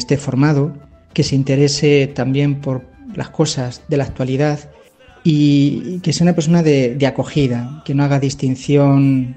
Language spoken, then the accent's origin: Spanish; Manzanares, Castilla-La Mancha, Spain; born there; Nací en Manzanares el 12 de abril de 1978